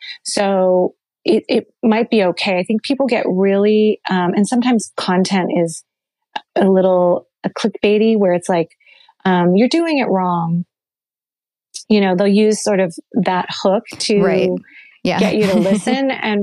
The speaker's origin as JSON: {"language": "English", "country": "Taiwan", "said": "like I come from Taiwan."}